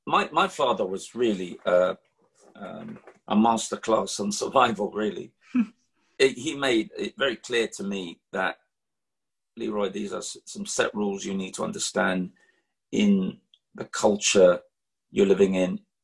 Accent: Islington, London, United Kingdom; So growing up in Islington, especially in primary school, and finish off primary school and, of course, secondary school

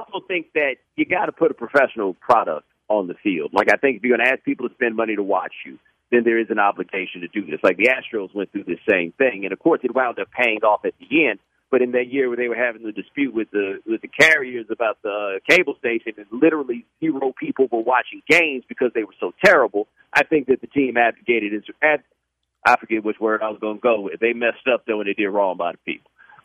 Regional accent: Houston, Texas, United States; I grew up in Houston in the time of the Oilers

